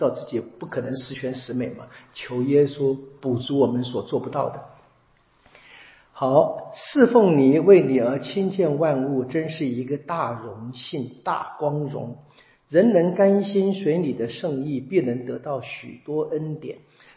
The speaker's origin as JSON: {"language": "Chinese", "country": "China", "said": "我们中国人也喜欢说这个借花献佛，对不对？"}